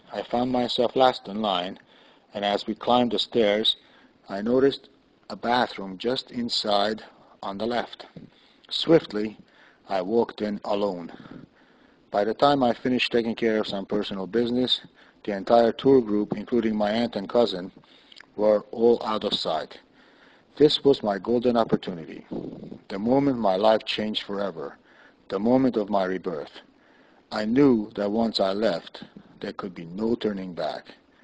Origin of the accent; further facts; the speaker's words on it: Miercurea Ciuc, Harghita County, Romania; We left my hometown of Miercuri Arciuc in the middle of April, just as spring crawled up the Carpathian Mountains of Transylvania.